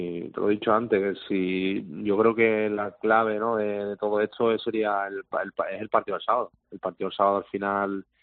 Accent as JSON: {"language": "Spanish", "town": "Málaga", "region": "Andalusia", "country": "Spain", "said": "yo tenía ese sueño de jugar en el equipo de mi tierra, en el Málaga Club de Fútbol y lo he conseguido."}